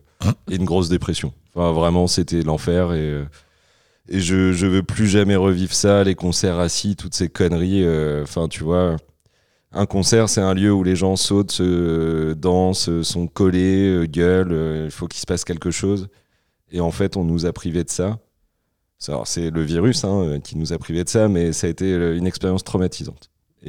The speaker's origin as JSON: {"language": "French", "town": "Évreux", "region": "Normandy", "country": "France", "said": "quand on vient d'Évreux, on est les moins normands des normands, tu sais, on est trop proche de Paris."}